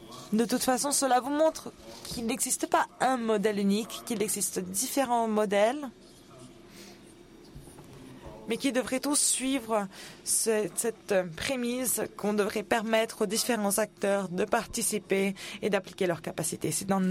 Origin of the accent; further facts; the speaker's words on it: DR Congo; je viens de la République démocratique du Congo. Je voudrais poser ma question en français.